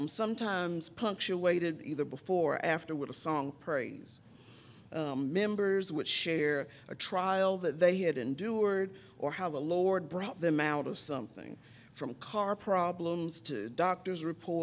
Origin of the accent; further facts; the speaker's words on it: Durham, North Carolina, United States; I'm from Durham. Call myself one of the last living natives